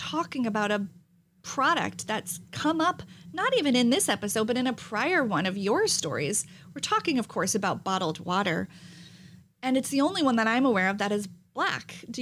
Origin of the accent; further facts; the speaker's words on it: New Jersey, United States; I'm half Italian and I'm from New Jersey.